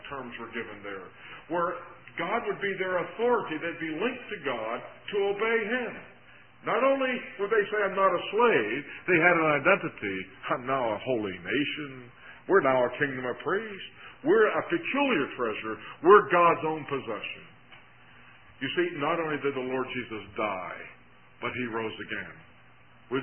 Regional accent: Rochester, New York, United States; Most of you know I come from Rochester, New York.

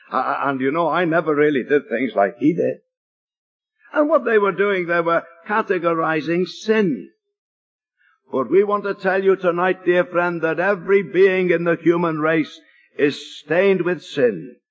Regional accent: Liverpool, North West England, United Kingdom; in the city of Liverpool, where I was born and brought up in England there.

